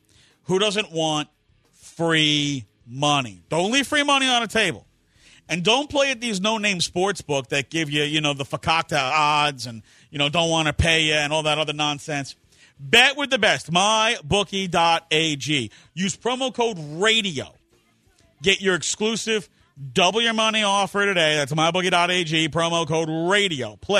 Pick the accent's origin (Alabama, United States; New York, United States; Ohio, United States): New York, United States; And you know I'm not being a homer because I'm a Mets fan. I'm from New York. I've adopted the Astros.